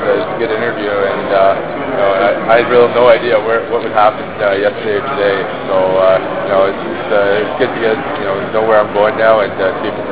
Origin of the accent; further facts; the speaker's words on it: Goodwood, Ontario, Canada; Goodwood, Ontario. It's about 40 minutes outside of Toronto.